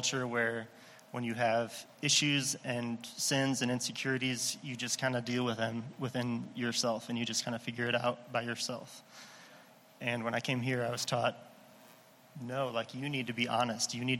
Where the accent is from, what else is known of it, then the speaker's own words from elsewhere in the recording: Michigan, United States; also born or lived in Central Illinois; now in Chicago, United States; I came to Chicago for a job in February of 2017 after college. I grew up in Western Michigan, went to college in Central Illinois, and then moved to Chicago.